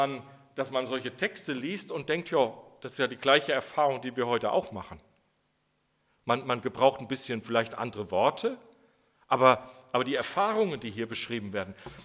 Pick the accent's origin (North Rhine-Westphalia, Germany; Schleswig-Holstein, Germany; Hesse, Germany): North Rhine-Westphalia, Germany; Ich komme aus dem Siegerland, da scheint die Sonne nicht ganz so viel. Da gibt es auch öfters Regen.